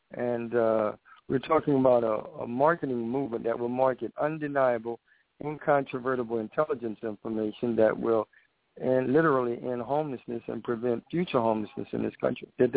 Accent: New Orleans, Louisiana, United States; born there; My mother gave me three names. I was born in New Orleans, Louisiana, on February the 4th, 1958.

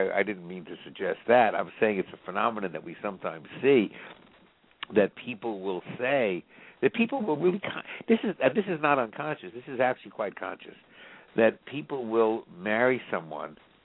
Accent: The Bronx, New York, United States; or did I just hear that growing up in the Bronx?

